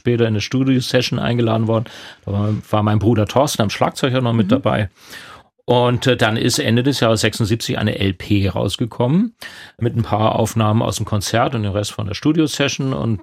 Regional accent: Germany; Als Deutscher, Weißer und dann schwarze Musik können wir sowieso nicht.

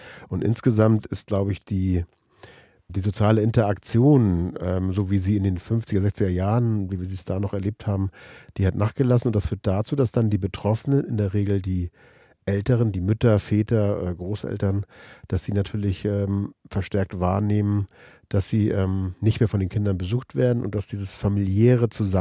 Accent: Hamburg, Germany; Nun bin ich Hamburger.

